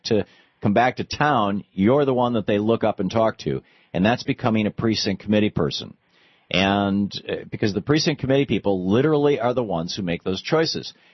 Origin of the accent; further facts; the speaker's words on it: Michigan, United States; Why is Mitt Romney sinking in his home state, my home state of Michigan?